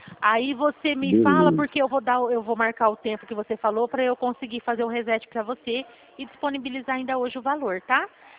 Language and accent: Portuguese; São Paulo, Brazil; sou do estado de São Paulo, porém a minha regional é Presidente Prudente.